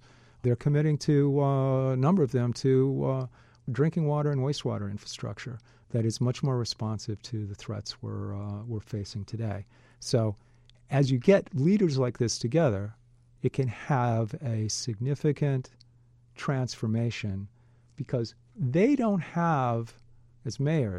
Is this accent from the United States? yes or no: yes; Midwest, United States; I'm a Midwesterner. I love being in the center of the country.